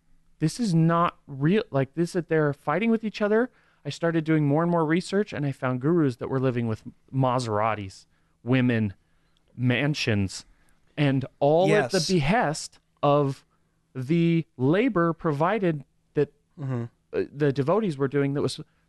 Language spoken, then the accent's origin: English; Salt Lake City, Utah, United States; I grew up in Salt Lake. I've heard of the Mormons and the fights over prophets and what's true and what's not.